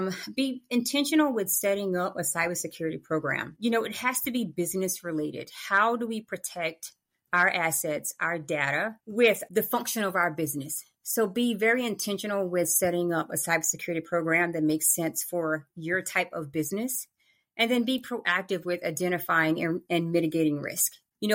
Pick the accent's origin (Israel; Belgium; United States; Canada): United States; the South; But let's see, I'm from the South, so I'm going to say both.